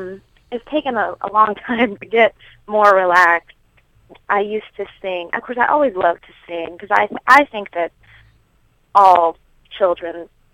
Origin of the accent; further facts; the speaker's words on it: Oklahoma, United States; But, you know, I'm from Oklahoma, and so I think feel more relaxed in a more Midwest or Southern environment than in the Northeast.